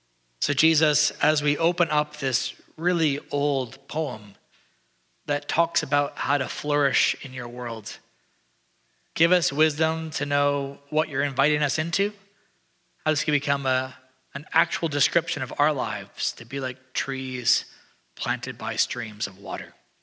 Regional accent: Calgary, Alberta, Canada; I grew up in Calgary, which in Canada is right by the mountains.

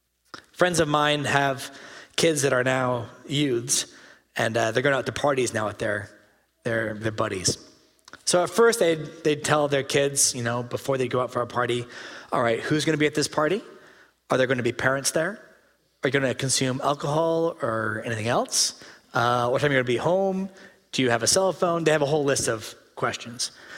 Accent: Regina, Saskatchewan, Canada; I mentioned I grew up in Regina in Saskatchewan

